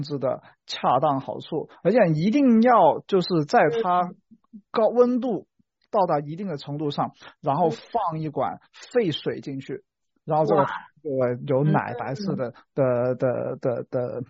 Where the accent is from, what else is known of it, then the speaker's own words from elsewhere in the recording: Guangdong, China; 我们广东人喜欢做汤